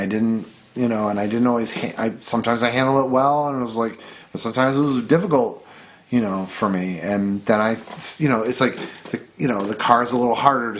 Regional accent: Buffalo, New York, United States; when I was a kid growing up in Buffalo, it was like the 80s.

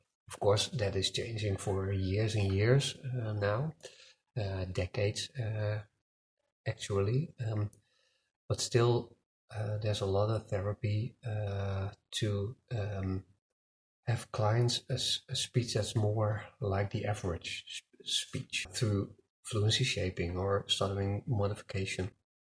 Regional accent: Netherlands; English is a second language; I'm from the Netherlands.

